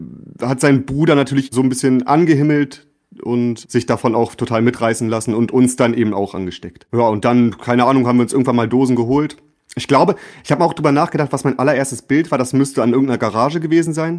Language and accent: German; Lower Saxony, Germany; also ich bin im Umfeld von Hannover aufgewachsen, Anfang der 90er, auf dem Dorf. Bin dort geboren, quasi in der kleinen Provinz aufgewachsen, auch bis ich 15, 16 war, dann hat es mich schon eher nach Hannover verschlagen